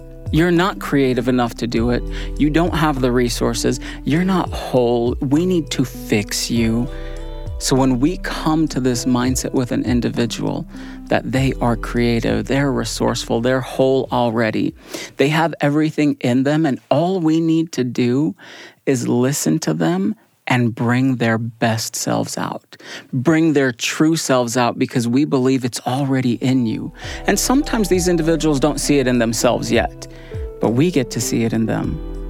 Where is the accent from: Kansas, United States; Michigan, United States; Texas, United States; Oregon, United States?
Texas, United States; Houston; I'm originally from Houston, Texas, graduated in human development.